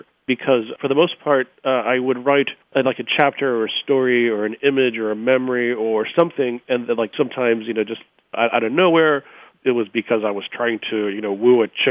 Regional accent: Brownsville, Texas, United States; now in Seattle, United States; It was all about growing up in Texas, in South Texas in particular, in Brownsville, and straddling those two worlds.

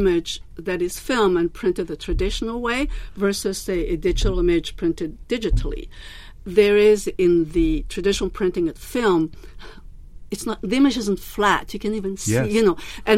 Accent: France; moved away as an adult; also born or lived in Spain; now in Madison, United States; I came from France and Spain. I was raised half of my childhood in France and the other one in Spain.

